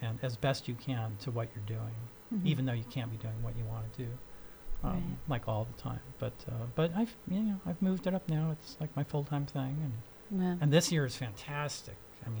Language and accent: English; Oakland, California, United States; I grew up near Lake Merritt and the Grand Lake Theater. I went to Grand Lake Theater when I was a kid and Quickway, and you know, yeah, I'm fully in Oakland